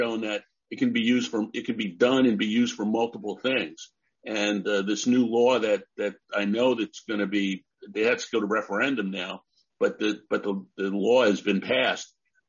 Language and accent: English; Long Island, New York, United States; I'm from Long Island, from the east end of Long Island, where the five east end towns are actually